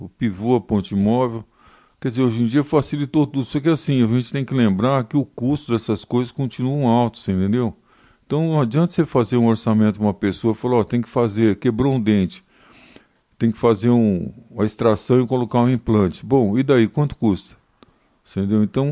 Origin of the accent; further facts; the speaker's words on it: São Paulo, Brazil; eu sou de São Paulo, capital, e já trabalhei em vários lugares. São Paulo, trabalhei na Rondônia, Mato Grosso do Sul, onde tinha muitos gaúchos também, em Dourados, e depois em Minas também e no Paraná. E agora faz algum tempo que nós estamos aqui